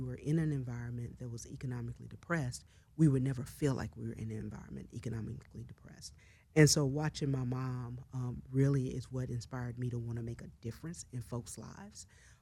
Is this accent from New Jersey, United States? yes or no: no; Grambling, Louisiana, United States; now in Atlanta, United States; So for me, I'm originally from Grambling, Louisiana. I've been in Atlanta now, actually 19 years this week.